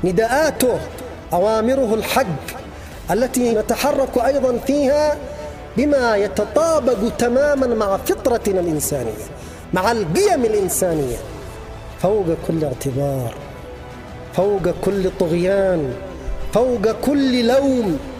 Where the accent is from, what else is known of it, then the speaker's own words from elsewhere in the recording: Yemen; نحن كشعب يمني ينتمي للإسلام، يؤمن بالقرآن